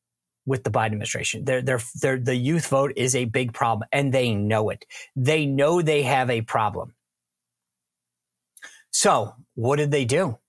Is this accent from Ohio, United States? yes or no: no; Rhode Island, United States; I grew up in Rhode Island. It's about 1 million people.